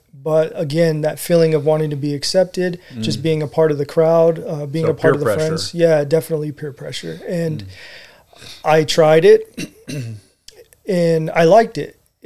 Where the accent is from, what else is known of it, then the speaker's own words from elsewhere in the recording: Redlands, California, United States; I grew up in Redlands, California.